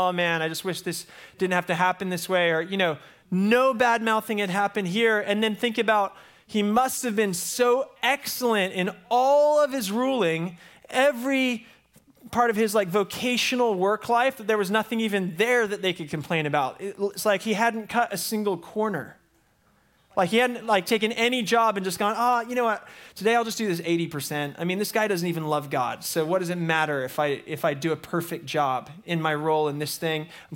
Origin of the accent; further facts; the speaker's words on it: United States; Because I'm an American, and our nation was founded on protest, right?